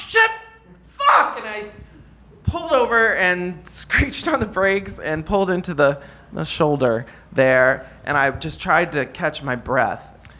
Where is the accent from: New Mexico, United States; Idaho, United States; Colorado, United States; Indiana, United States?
Indiana, United States; South Bend; Anyway, so I grew up in South Bend, Indiana, and when I was 17, I went to prom